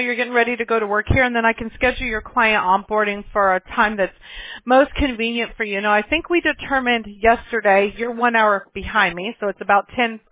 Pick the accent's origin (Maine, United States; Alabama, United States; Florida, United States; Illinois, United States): Alabama, United States; Mobile; born there; I was born in Mobile, Alabama, so I'm about as far south as you can get